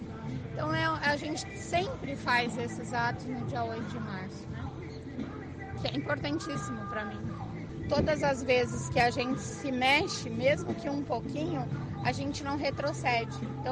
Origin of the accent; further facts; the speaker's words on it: Foz do Iguaçu, Paraná, Brazil; eu sou de Foz mesmo, né? Moro aqui há 40 anos